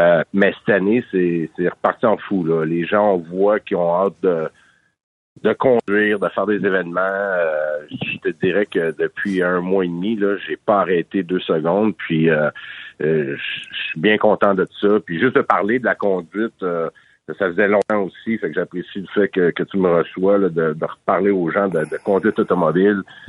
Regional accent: Montreal, Quebec, Canada; je suis de Montréal métropolitain

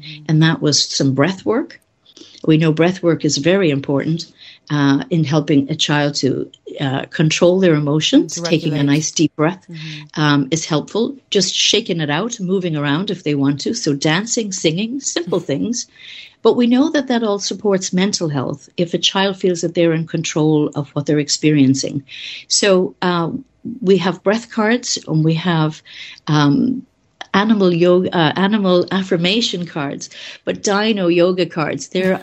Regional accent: Ireland; growing up in Ireland

